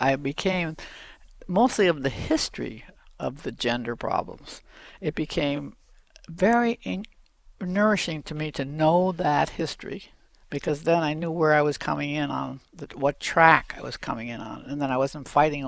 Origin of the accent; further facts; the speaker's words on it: Bolivia; And I grew up in South America, so there's a lot of Inca music, Latin kind of rhythms.